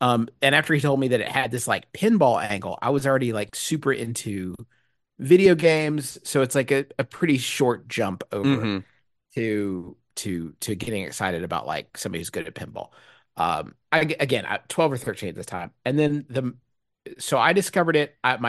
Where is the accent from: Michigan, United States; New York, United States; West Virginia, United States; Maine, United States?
West Virginia, United States; as the kid growing up in West Virginia, the only opportunity you get to see a part of a show is the Tonys.